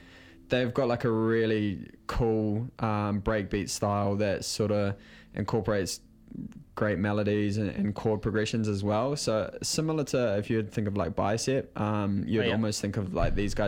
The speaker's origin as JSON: {"language": "English", "region": "Hawke's Bay", "country": "New Zealand", "tie": "born or raised there", "moved": "yes", "lives_now": "Auckland, New Zealand", "said": "Yeah, yeah, originally from Hawke's Bay and moved up to Auckland as the old parents get jobs and more opportunity up here, so they moved up when I was abou"}